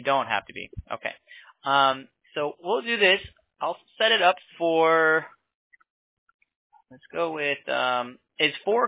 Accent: New York, United States; I used to live in, I was born in the Bronx, New York. And we lived in Brooklyn, Queens.

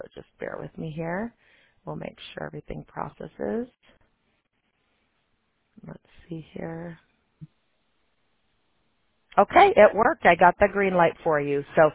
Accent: Chicago, Illinois, United States; I grew up in Chicago, so I remember those cold days.

